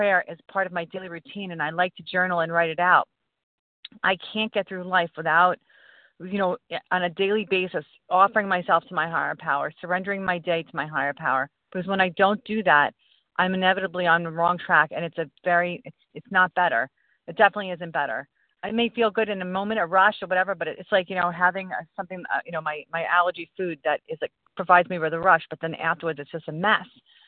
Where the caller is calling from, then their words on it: New Jersey, United States; I'm calling from Central Jersey.